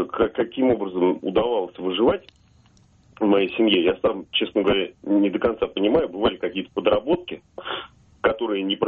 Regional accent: Lyubertsy, Moscow Oblast, Russia; Из Люберец.

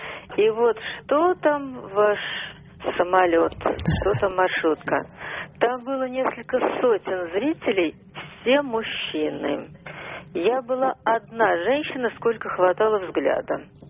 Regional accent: Moscow, Russia; now in Moscow Oblast, Russia; Я из Москвы. Ну, сейчас проживаю в области, но вообще-то я москвичка.

